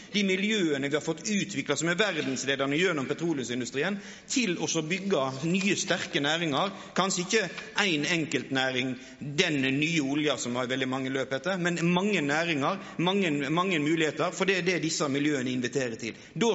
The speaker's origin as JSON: {"language": "Norwegian", "town": "Odda", "region": "Vestland", "country": "Norway", "tie": "born or raised there", "said": "jeg kommer fra industristedet Odda. Når jeg vokste opp inn I Hardangerfjorden, så var Sørfjorden verdens mest forurenset fjordvann."}